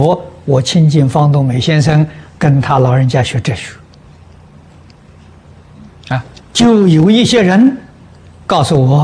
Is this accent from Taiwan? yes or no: no; Lujiang, Anhui, China; 我的家乡在安徽庐江